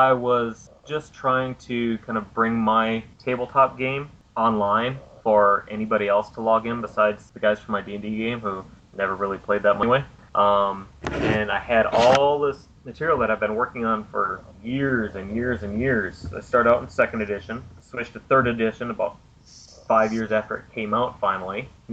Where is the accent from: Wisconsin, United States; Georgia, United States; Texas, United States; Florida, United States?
Wisconsin, United States; I grew up in Wisconsin